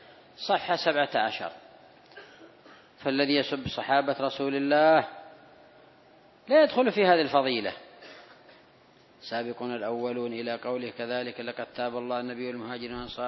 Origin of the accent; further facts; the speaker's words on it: Yemen; أما عندنا في اليمن ما هو معدن